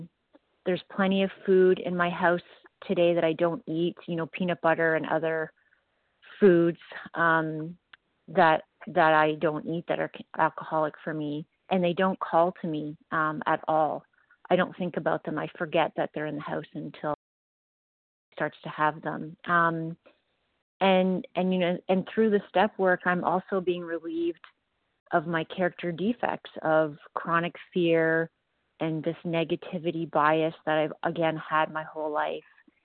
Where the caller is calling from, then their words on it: Ontario, Canada; recovered compulsive overeater in Ontario, Canada.